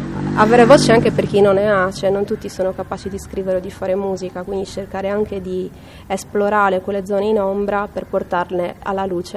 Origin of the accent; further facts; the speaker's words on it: Sardinia, Italy; now in Turin, Italy; sto lavorando a un progetto nuovo su a Torino, infatti sono una sarda emigrata verso il nord